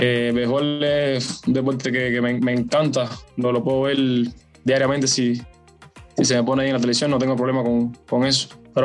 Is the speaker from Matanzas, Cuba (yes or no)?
no; Pinar del Río, Cuba; crecí en Pinar del Río, una familia futbolera, mi papá era futbolista